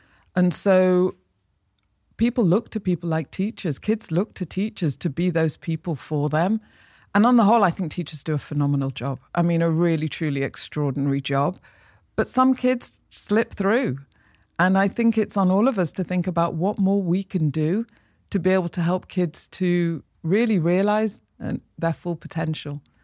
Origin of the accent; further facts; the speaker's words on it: Manchester, North West England, United Kingdom; I didn't know anybody growing up in Manchester that worked in the creative industries.